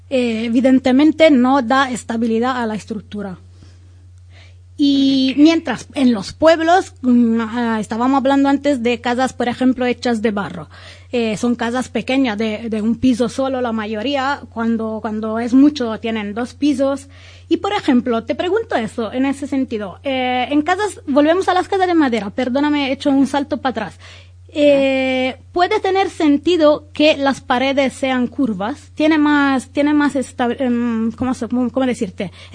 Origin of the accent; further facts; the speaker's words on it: Italy; En ese caso es música italiana, porque, como sabes, soy italiana.